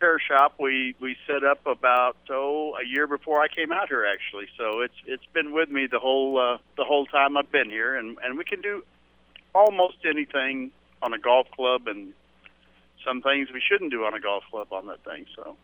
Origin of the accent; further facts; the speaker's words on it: Texas, United States; It was cold. I'm a southern boy.